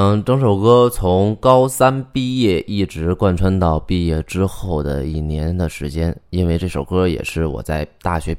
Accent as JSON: {"language": "Chinese", "town": "Shenyang", "region": "Liaoning", "country": "China", "said": "我是来自东北沈阳的独立音乐人"}